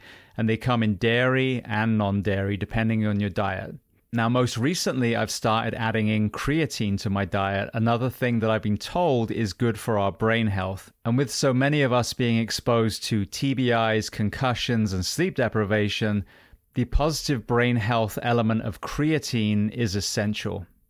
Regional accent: United Kingdom; as a Brit with really dry skin who's now 51

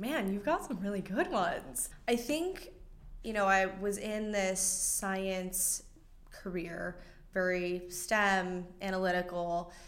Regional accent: Miami, Florida, United States; So I grew up in Miami, around the ocean, in the ocean.

